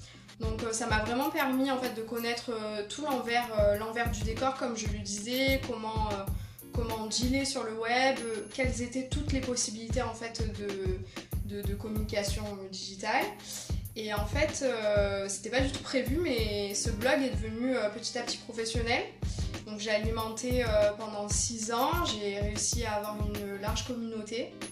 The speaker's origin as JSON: {"language": "French", "town": "Marseille", "region": "Provence-Alpes-Côte d'Azur", "country": "France", "accent": "southern French", "moved": "as an adult", "said": "Ça fait un an et demi que je suis ici. Donc à la base je suis marseillaise, je viens du sud, hein, vous pourrez l'entendre mon petit accent en chantant. J'ai 26 ans et je suis venue ici il y a un an et demi"}